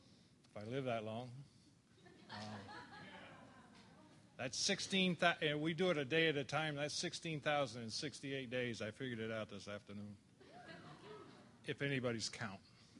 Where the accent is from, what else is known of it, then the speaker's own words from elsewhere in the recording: Vermont, United States; And I grew up in Vermont